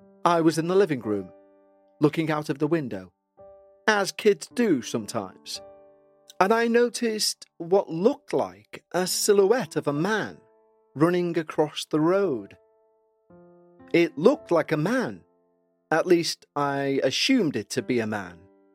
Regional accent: London, United Kingdom; I'm a woman now in my late 40s, and I was born and raised in London in the UK. But my parents migrated from southern India.

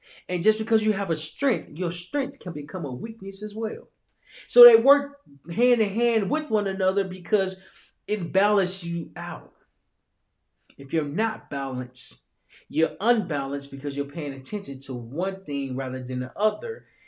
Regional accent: Little Rock, Arkansas, United States; I'm from Little Rock, Arkansas. I'm a Marine Corps veteran.

